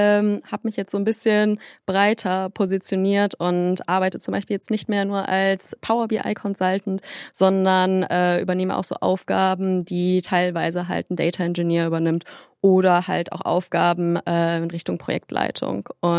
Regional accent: Cologne, North Rhine-Westphalia, Germany; born there; ich bin 29 Jahre alt, bin gebürtige Kölnerin

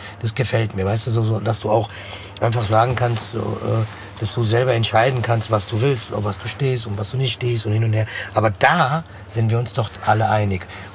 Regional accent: Frankfurt, Hesse, Germany; ich sag ja, ich bin Frankfurter jetzt halt einfach, ne? Ich bin kein, ich sag das eher, als dass ich sage, dass ich Deutscher bin. Ich bin einfach Frankfurter.

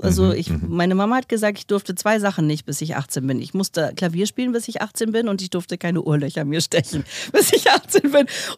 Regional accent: Lübeck, Schleswig-Holstein, Germany; Ich bin in Lübeck geboren, dann habe ich erst in Pogez gelebt, ein ganz kleines Dorf am Ratzeburger See.

